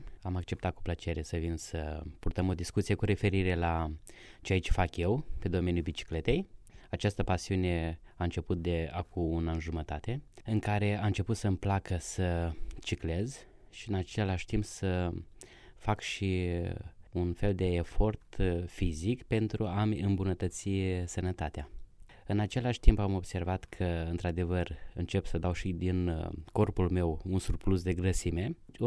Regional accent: Iași, Iași County, Romania; pentru că locuiesc în Iași, este orașul meu natal

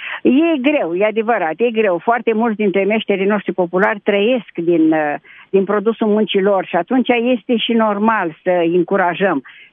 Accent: Moldavia, Romania; Suntem din Moldova, dar și din alte zone etnografice ale țării, din Vâlcea, din Sfântul Gheorghe.

